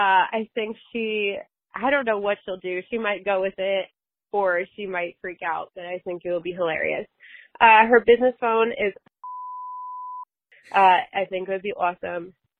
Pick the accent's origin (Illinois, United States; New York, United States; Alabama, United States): New York, United States; Long Island; I'm from Long Island, New York.